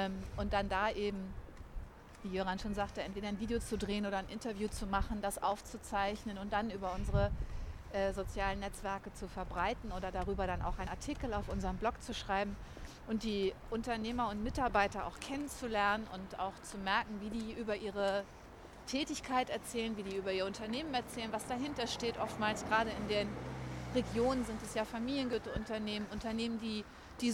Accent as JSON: {"language": "German", "region": "Schleswig-Holstein", "country": "Germany", "lives_now": "Hamburg, Germany", "said": "Also ich komme ja ursprünglich eben aus Schleswig-Holstein und wohne jetzt viele Jahre in Hamburg."}